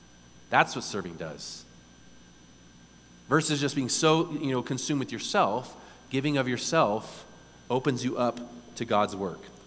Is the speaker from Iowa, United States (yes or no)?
no; San Diego, California, United States; I'm from San Diego. Trust me, I get that as much as anybody else.